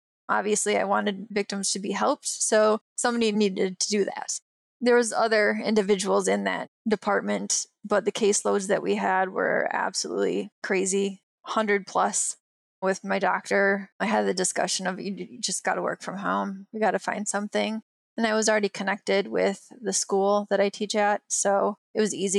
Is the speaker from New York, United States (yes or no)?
no; Michigan, United States; you know, I'm from Michigan. I was a gymnast, I like sports